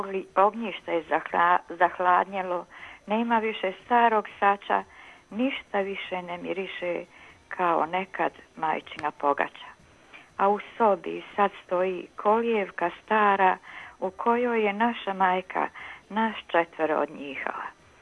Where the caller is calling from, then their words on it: Prijedor, Republika Srpska, Bosnia & Herzegovina; Lijep je sunčan dan i kod nas u Prijedoru.